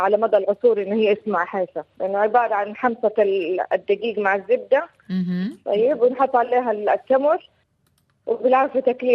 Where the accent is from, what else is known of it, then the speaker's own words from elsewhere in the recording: Makkah Province, Saudi Arabia; الحيسة في مدينة في مكة عندنا، وهنا في جدة يسموها الحيسة